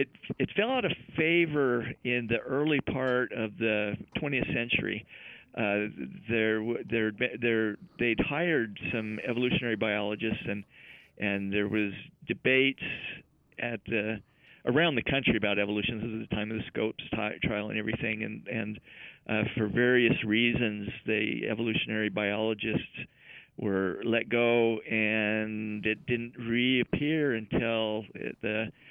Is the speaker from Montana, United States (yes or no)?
no; Moab, Utah, United States; I grew up mostly in Moab, and nature has always intrigued me.